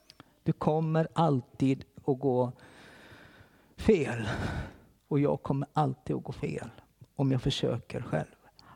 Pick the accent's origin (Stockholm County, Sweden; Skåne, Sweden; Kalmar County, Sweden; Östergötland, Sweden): Kalmar County, Sweden; Kalmar; när jag växte upp i Philadelphia i Kalmar.